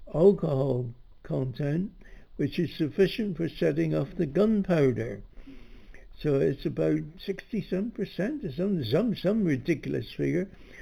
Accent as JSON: {"language": "English", "town": "Plymouth", "region": "South West England", "country": "United Kingdom", "tie": "born or raised there", "said": "I was born in Plymouth, or in Devonport as it was then known, and brought up in a very working class family."}